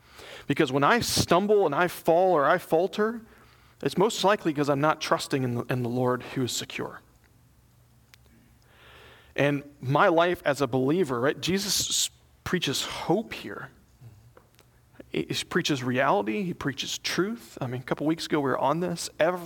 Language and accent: English; the South, United States; born there; I was born in the South, and I will use that training.